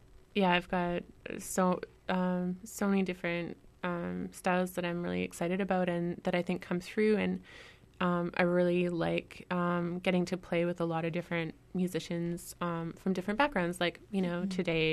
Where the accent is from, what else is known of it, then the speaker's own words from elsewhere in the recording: Salt Spring Island, British Columbia, Canada; I grew up on Salt Spring Island and traveling quite a lot. I came from a musical family